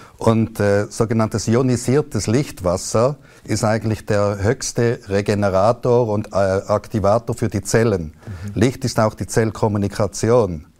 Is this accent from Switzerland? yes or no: yes; Zollikerberg, Zurich, Switzerland; accent: Zurich Swiss German mixed with Bernese German; now in Biel, Switzerland; Nein, ich bin in Zürich aufgewachsen. In Zollikerberg, genau.